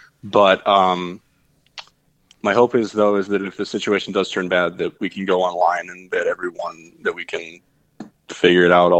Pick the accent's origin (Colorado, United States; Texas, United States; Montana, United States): Montana, United States; Gardner; I am. I'm from Gardner, Montana.